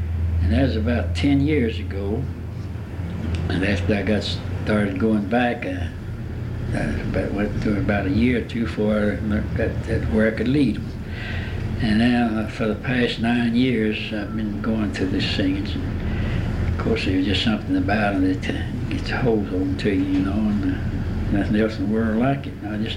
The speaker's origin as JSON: {"language": "English", "town": "Weed", "region": "Alabama", "country": "United States", "tie": "born there", "said": "I was born in Weed, Alabama, out in the country, a few miles southwest of where Lonnie Rogers place."}